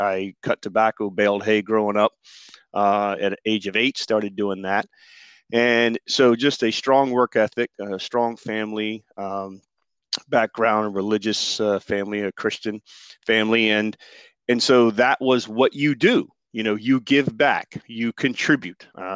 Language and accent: English; Lexington, Kentucky, United States; I was actually born and originally I'm from the state of Kentucky. I was born in Lexington, lived there in Lexington for quite a bit growing up.